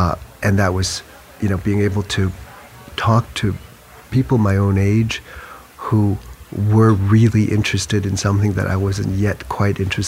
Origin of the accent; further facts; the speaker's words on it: France; born there; English is a second language; since I was born in France, I spoke French the easy way, and I spoke Chinese the easy way too, because my parents spoke Chinese at home